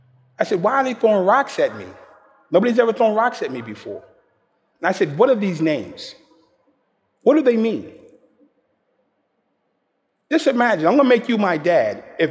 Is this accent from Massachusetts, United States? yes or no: yes; Boston, Massachusetts, United States; born there; I was born in Boston, Massachusetts.